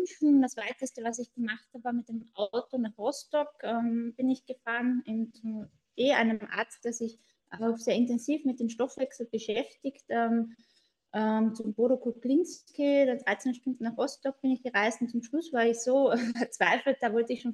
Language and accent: German; Austria; Ich komme aus Österreich und bin allgemein Medizinerin